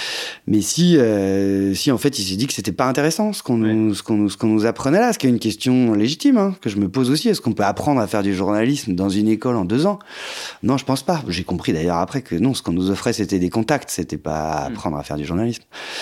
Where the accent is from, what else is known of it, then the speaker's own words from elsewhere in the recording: Lyon, Auvergne-Rhône-Alpes, France; moi, je viens de Lyon, de Sciences Po Lyon.